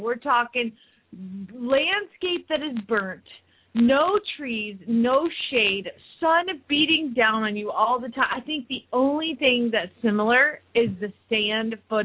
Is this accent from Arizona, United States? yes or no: yes; Phoenix, Arizona, United States